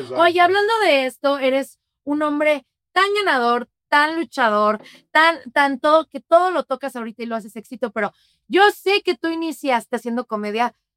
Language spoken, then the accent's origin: Spanish; Mexico City, Mexico; born there; Representa a la Ciudad de México, de donde yo nací.